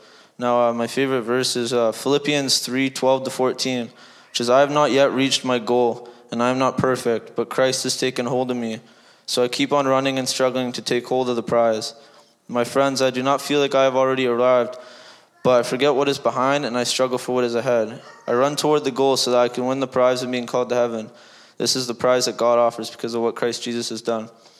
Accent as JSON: {"language": "English", "town": "Port Perry", "region": "Ontario", "country": "Canada", "said": "I am from Port Perry, Ontario, and I am 20 years old."}